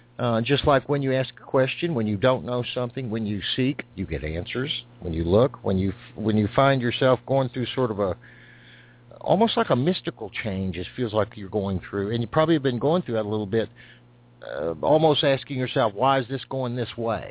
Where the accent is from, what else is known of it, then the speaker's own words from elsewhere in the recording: Texas, United States; I'm from Texas, folks. I've lived long. So I try to not sound Southern, but it becomes creature habit.